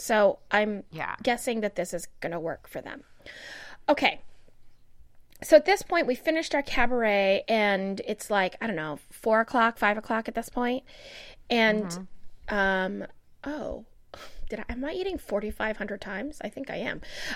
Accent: Orlando, Florida, United States; it is the mascot of Orlando City Soccer Club, my hometown.

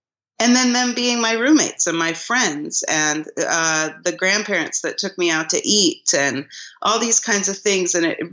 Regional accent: Hawaii, United States; moved away as an adult; also born or lived in New York City; because I grew up in Hawaii, and the way that I put it is I grew up going to an ashram, raised by a single mom that was running a massage school, and I did a lot of theater in Hawaii. And then I left at 18

